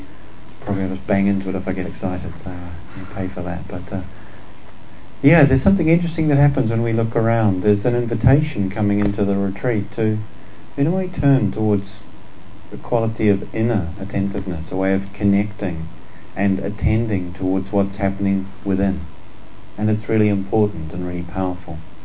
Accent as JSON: {"language": "English", "country": "New Zealand", "tie": "born or raised there", "lives_now": "England", "said": "certainly in New Zealand where I grew up and in England where I live"}